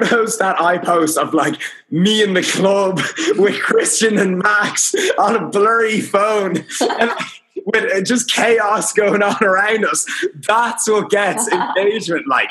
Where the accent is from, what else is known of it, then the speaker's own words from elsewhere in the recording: Dublin, Leinster, Ireland; I'm Irish. I'm from Dublin. I live in Dublin.